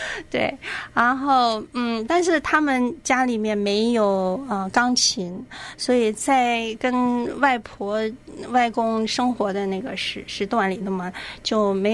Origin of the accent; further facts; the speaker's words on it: Beijing, China; also born or lived in Qingdao; 妈妈才把我从青岛那边接回来吧，然后就开始上小学，然后那个时候上的是实验二小，北京实验二小，那个是一个好像是一个重点学校